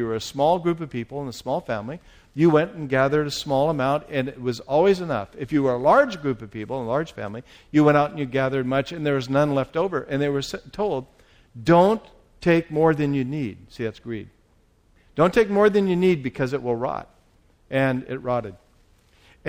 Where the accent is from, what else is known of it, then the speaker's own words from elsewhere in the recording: United States; I'm not going to talk about any place else because I'm an American citizen.